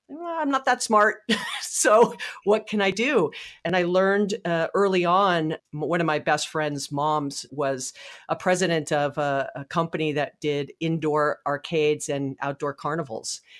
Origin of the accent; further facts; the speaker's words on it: Hawaii, United States; I had the wonderful pleasure of being born and raised in Hawaii, actually, which is random. I am not from a military family.